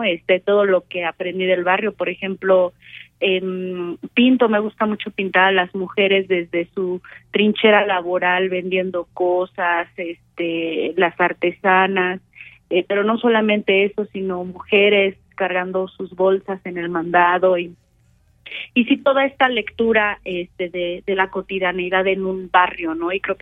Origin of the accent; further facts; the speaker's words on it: Querétaro, Mexico; soy artista queretana